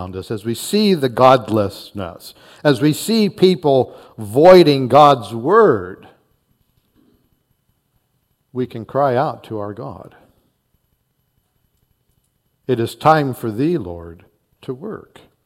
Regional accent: New Bern, North Carolina, United States; we had stopped at a Dairy Queen in North Carolina, in our place where we were growing up in New Bern, and Mom had taken us there

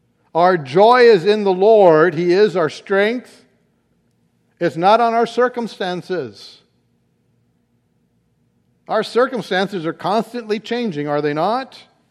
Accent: Everett, Washington, United States; I can remember growing up in Everett, Washington, living on some military housing.

